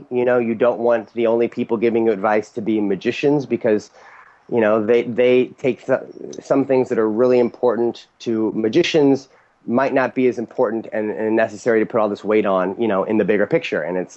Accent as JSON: {"language": "English", "town": "St. Louis", "region": "Missouri", "country": "United States", "tie": "born or raised there", "said": "I grew up in St. Louis in a very intense magic community"}